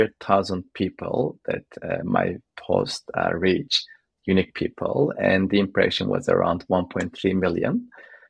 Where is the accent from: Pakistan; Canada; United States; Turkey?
Turkey; moved away as an adult; now in London, United Kingdom; I was born and raised in Turkey. I moved to London last year.